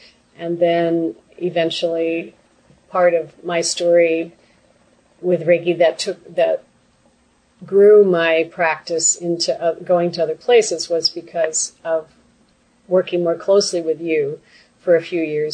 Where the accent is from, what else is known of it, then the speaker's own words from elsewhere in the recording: United States; now in Canada; Well, I started living in Canada in the 1970s after growing up in the States.